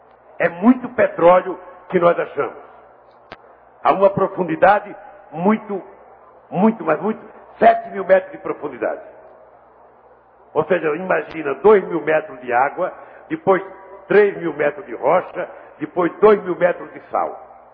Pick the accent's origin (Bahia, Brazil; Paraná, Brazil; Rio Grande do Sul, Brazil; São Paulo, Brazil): São Paulo, Brazil; São Bernardo do Campo; Eu sou de São Bernardo do Campo e eu sou de uma era em que a indústria automobilística tinha 40